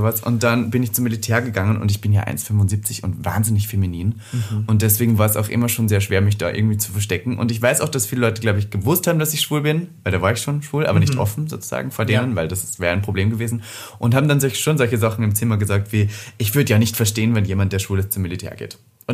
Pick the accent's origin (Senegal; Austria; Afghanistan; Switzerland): Austria; Ich komme aus Österreich, wo es nicht okay war.